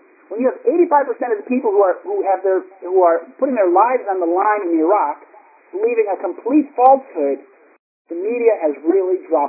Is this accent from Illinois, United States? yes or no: yes; Chicago, Illinois, United States; You know, people, I'm from Chicago, and Obama is a complete fraud.